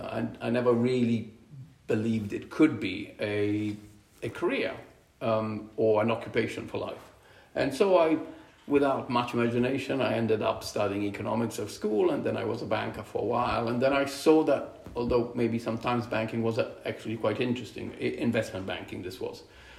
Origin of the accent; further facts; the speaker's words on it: Milan, Lombardy, Italy; English is a second language; I grew up in Milan mostly, and the girls in Milan didn't like me very much.